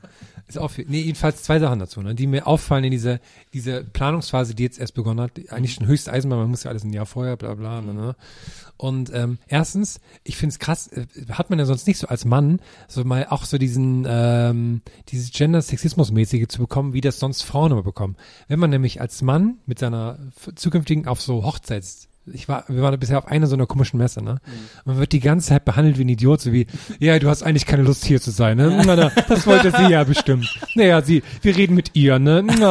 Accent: East Germany, Germany; Nee. Darf ich, als Ossi darf ich da nicht rein.

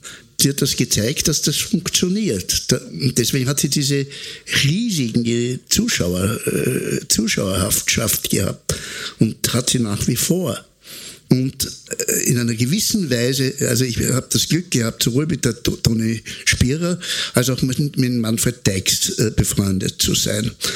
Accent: Austria; Das heißt, das ist ein Selbstverständnis, was wir Österreicher sind

